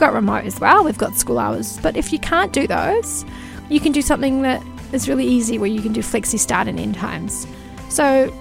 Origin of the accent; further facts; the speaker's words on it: Albania; Well, look, I'm actually an interesting one. I'm an Albanian refugee.